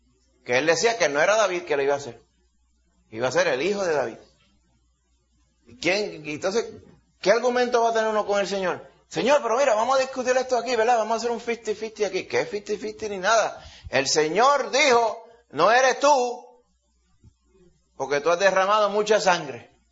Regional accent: Puerto Rico; Yo soy puertorriqueño también.

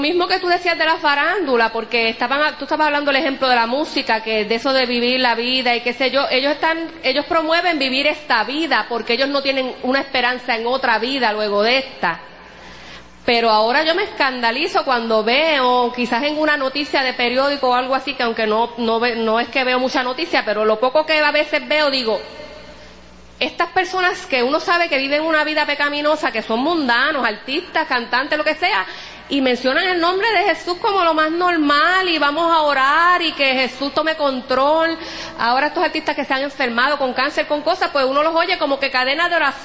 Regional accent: Puerto Rico; hablando de nosotros como puertorriqueños, que utilizamos mucho el ay bendito. El ay bendito puertorriqueño

